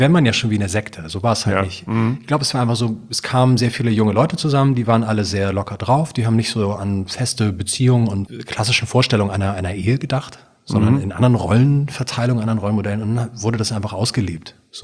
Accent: Hamburg, Germany; Ich bin in einer Kommune aufgewachsen in Hamburg, in so einer Art Hippie-Wohnprojekt.

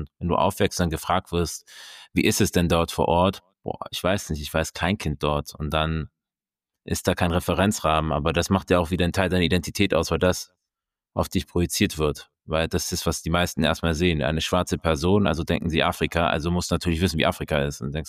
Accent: Stuttgart, Baden-Württemberg, Germany; in meinem Fall bin ich im Süden Deutschlands in Stuttgart aufgewachsen, das als Heimat bezeichnen. Aber es fühlt sich auch nicht immer wirklich wie Heimat an.

